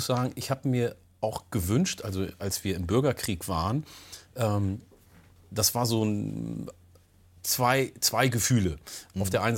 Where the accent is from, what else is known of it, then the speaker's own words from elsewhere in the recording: Osnabrück, Lower Saxony, Germany; first language Oromo; German is a second language; Und dann haben wir tatsächlich auch relativ schnell unsere erste Sprache, Afan Oromo, vergessen. Und wir haben mit unseren Eltern zu Hause Deutsch gesprochen. Also die erste Sprache war dann weg und Deutsch war dann sehr präsent. Und wir waren dann natürlich, genauso wie die anderen Kinder, dann Osnabrücker.